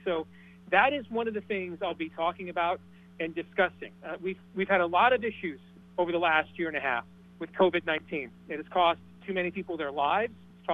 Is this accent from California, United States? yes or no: no; Iowa, United States; born there; You know, I was born in Iowa. I lived here off and on as a kid, moved around a lot. My mom was originally from Des Moines.